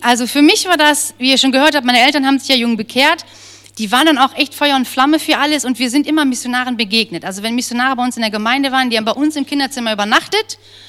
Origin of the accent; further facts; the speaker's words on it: Viersen, North Rhine-Westphalia, Germany; Ich bin geboren aus Viersen. Ich bin also aus der Umgebung.